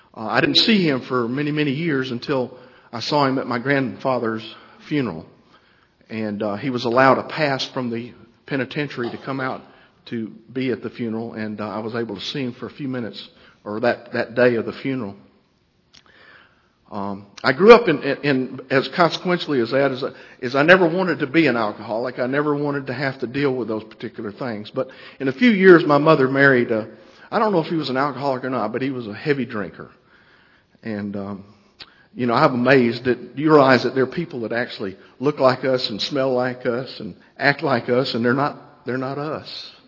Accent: Jefferson, Georgia, United States; Well, I'm from Jefferson, Georgia, and there's some good old boys that live up there

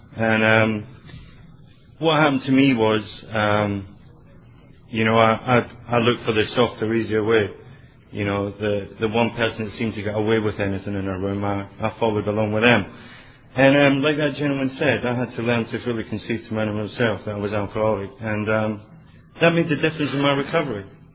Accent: Scotland, United Kingdom; now in London, United Kingdom; I'm in Toronto. I'm from Scotland. I live in London

